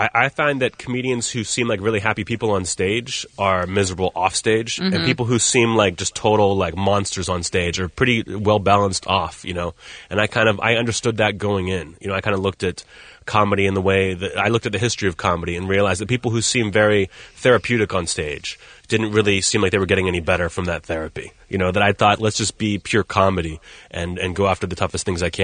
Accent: United States; Because I'm an American coming in and making fun of them, that it wasn't the same.

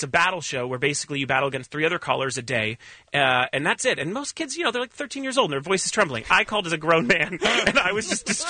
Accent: Los Angeles, California, United States; I grew up in Woodland Hills, which next door to Calabasas, which other than being the Satan home of the Kardashians, it is also called Cala Blacklist. It's so white bread.

